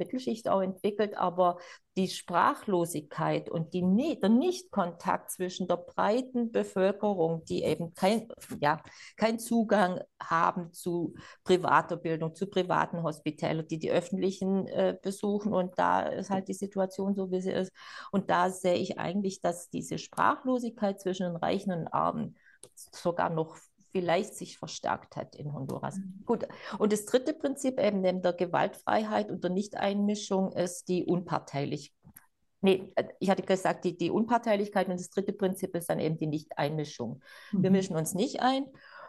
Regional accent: Southern Germany, Germany; der hat zum Beispiel mich als Süddeutsche besser verstanden als die Schweizerdeutschen.

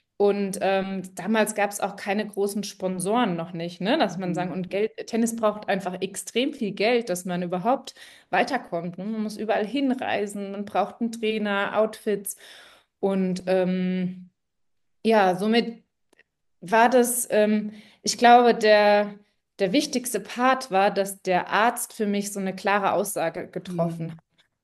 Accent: Marburg, Hesse, Germany; moved away as an adult; Und dann habe ich meine Sachen gepackt in Hessen. Ich komme ja ursprünglich aus Marburg und habe mir in München mein Studium gesucht

